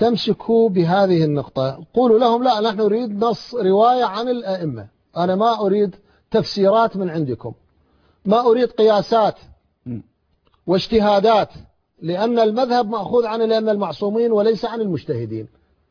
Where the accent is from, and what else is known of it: Iraq; born or raised there